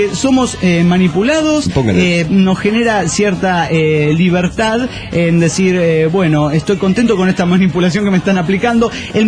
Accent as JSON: {"language": "Spanish", "town": "Tasquillo", "region": "Hidalgo", "country": "Mexico", "tie": "born or raised there", "said": "en mi pueblo natal, Tasquillo, Hidalgo, siendo un lugar donde se practica mucho la agricultura"}